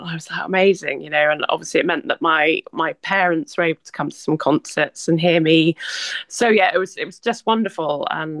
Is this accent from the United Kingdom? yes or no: yes; South West England, United Kingdom; Because I grew up in Somerset, so for me, Bournemouth actually is the closest orchestra to sort of my roots.